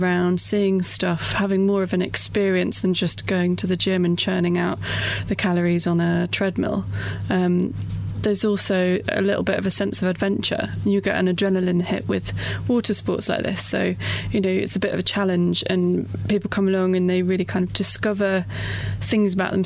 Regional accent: London, United Kingdom; very lucky in that we grew up near the Thames and the River Crane as well. So we had water sports growing up.

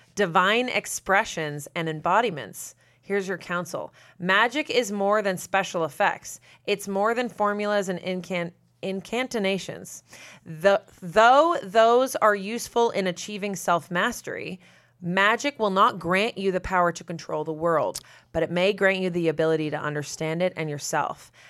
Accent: Massachusetts, United States; I'm from Massachusetts, very close to Salem. Like, I grew up in spooky Massachusetts with like fog over the ocean.

